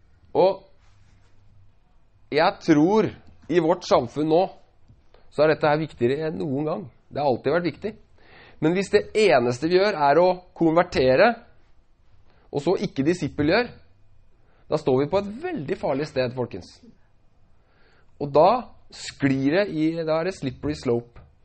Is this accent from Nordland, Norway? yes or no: no; Larvik, Vestfold, Norway; for jeg er fra Larvik, rett borti svingen der.